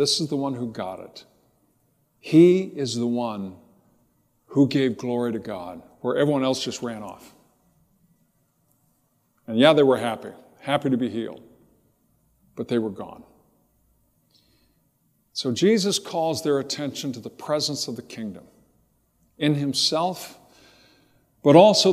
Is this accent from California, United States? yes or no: yes; Riverside, California, United States; I grew up in Southern California, and Greg Laurie was running a thing at the Episcopal Church.